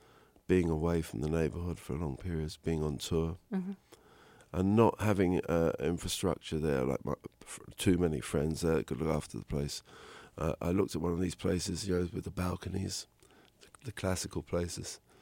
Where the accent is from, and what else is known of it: London, United Kingdom; born or raised there